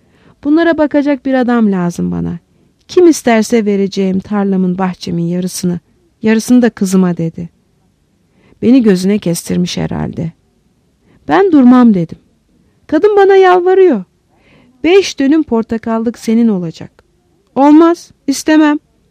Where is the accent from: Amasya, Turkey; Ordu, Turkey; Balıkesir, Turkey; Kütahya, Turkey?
Amasya, Turkey; Hemşerim sen nerelisin? Amasyalıyım.